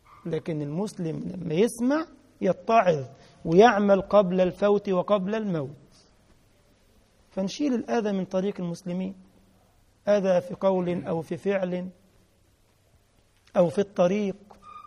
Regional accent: Egypt; في 111 ده اوتوبيس عندنا في مصر بيروح ما بيرجعش

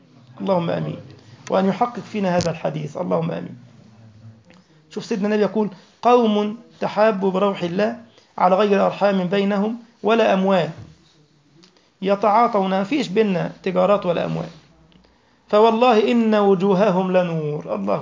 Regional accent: Egypt; مثلا الآن أنا مثلا من مصر

